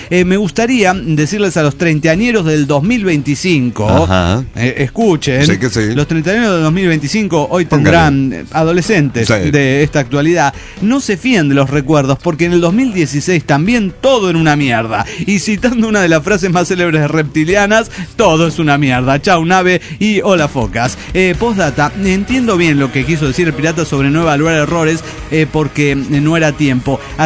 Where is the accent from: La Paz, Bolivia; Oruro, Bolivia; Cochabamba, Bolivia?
Cochabamba, Bolivia; de Cochabamba, Bolivia.